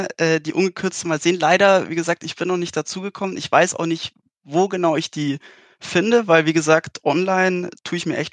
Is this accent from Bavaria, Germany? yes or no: yes; Munich, Bavaria, Germany; Ich komme aus dem wunderschönen München.